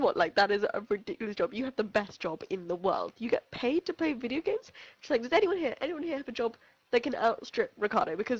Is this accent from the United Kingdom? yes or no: yes; United Kingdom; We are those British people.